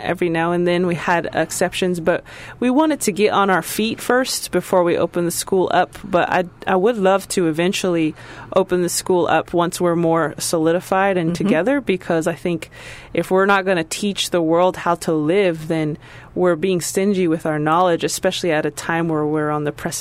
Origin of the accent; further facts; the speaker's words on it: Taos, New Mexico, United States; also born or lived in Santa Fe, United States / Durango, United States / Phoenix, United States; I was born in Santa Fe, New Mexico, raised mostly in Taos, New Mexico, but also Durango, Colorado, Prescott, Crestone, Flagstaff, and Phoenix. Moved around a lot.